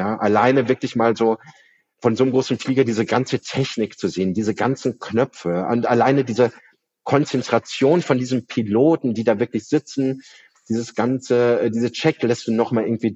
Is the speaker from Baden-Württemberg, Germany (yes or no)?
no; Bavaria, Germany; weil ich bin in Bayern aufgewachsen